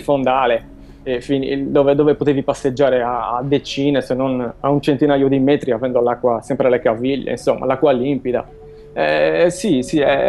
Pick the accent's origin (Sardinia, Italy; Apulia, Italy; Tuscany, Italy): Sardinia, Italy; io da sardo non mi voglio fare la doccia al mare